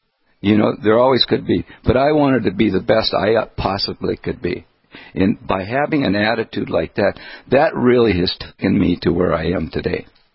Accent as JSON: {"language": "English", "town": "Daisy", "region": "North Dakota", "country": "United States", "tie": "born or raised there", "said": "I grew up in Daisy, North Dakota, we had a family of six children, and my dad and my mom"}